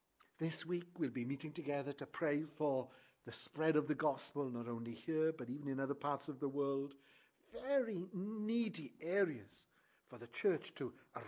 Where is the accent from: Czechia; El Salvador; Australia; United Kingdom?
United Kingdom; Wales; I was brought up in South Wales, in a part of South Wales quite near where a great work of God was done in 1904 in an area called Lacha, where that work began. Very near, there's another small town called Gowerton, which is where I went to school.